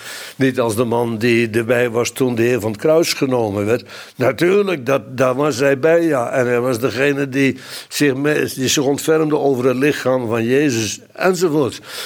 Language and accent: Dutch; Netherlands; ja, die is echt uit de Rijnstreek. Waar ik opgegroeid ben dan.